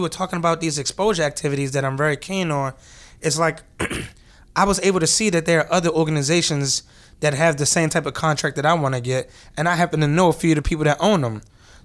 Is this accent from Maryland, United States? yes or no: yes; Baltimore, Maryland, United States; Or I'm from East Baltimore. So, you know, from people from East Baltimore never even go to West Baltimore.